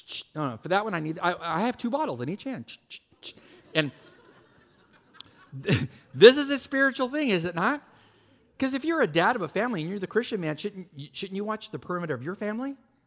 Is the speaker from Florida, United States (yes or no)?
no; California, United States; I am from California, sorry.